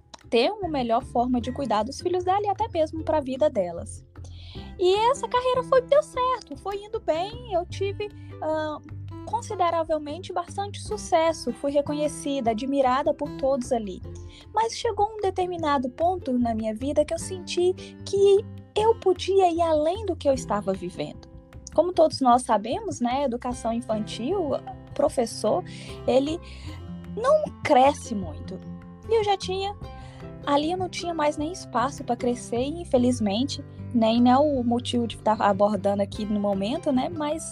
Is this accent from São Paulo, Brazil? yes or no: no; Governador Valadares, Minas Gerais, Brazil; eu sou de Minas Gerais, nasci e cresci na cidade de Governador Valadares, interior de Minas Gerais. Uma família muito, muito simples.